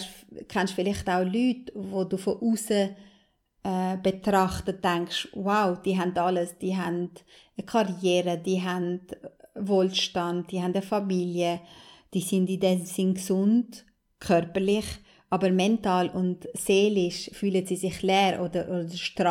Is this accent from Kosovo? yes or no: yes; Kosovo; komme ich aus einer albanischen Familie, ich komme aus dem Kosovo und da werden ganz andere Normen und Werte gelebt.